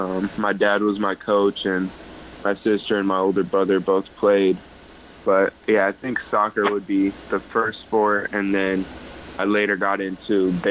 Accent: Sacramento, California, United States; also born or lived in Los Angeles; I was born in the LA area, but then I grew up in Sacramento. So LA and Sacramento are both like my homes.

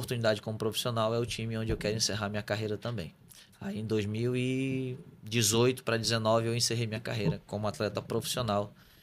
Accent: Amazonas, Brazil; sou amazonense

